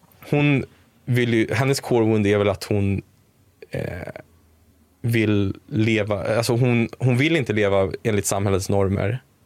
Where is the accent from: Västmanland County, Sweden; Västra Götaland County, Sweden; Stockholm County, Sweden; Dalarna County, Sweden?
Stockholm County, Sweden; Stockholm; jag tror att jag växte upp i Lappis då, Lappersberget. Men när jag var 6 år så flyttade jag till Gärdet, Östermalm. Och gick i Östermalmsskolan och Gärdeskolan. Och jag och mina syskon var väl i stort sett de enda som hade liksom utländsk bakgrund